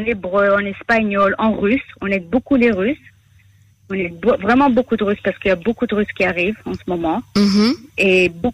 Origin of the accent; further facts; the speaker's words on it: Montreal, Quebec, Canada; also born or lived in Mexico / Las Vegas; now in Israel; Alors, moi, je suis née au Mexique.